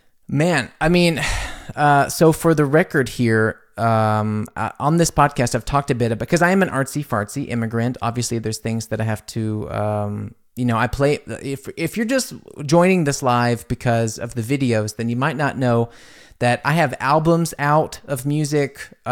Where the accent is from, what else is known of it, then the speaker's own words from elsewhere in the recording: New York, United States; I'm originally from New York.